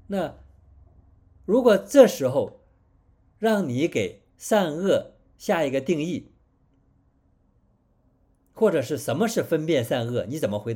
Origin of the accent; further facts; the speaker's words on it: China; 我们中国人说我们人人都有良心，或者都有是非之心